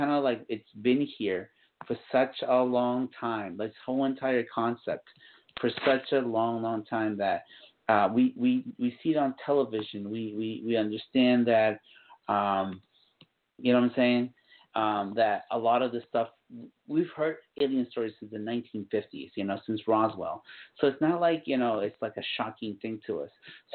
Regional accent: Guatemala; We're getting, obviously, my people, Guatemalans, what's up?

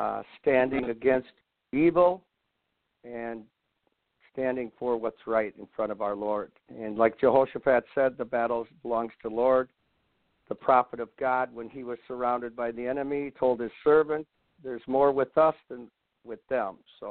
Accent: Watertown, Wisconsin, United States; we're going to have another meeting in Watertown, my hometown, with several of our top government leaders in Wisconsin

